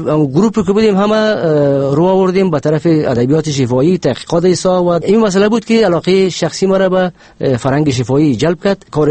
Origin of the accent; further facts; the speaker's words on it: Kabul, Afghanistan; در سال 1329 در شهر کابل به دنیا آمدیم.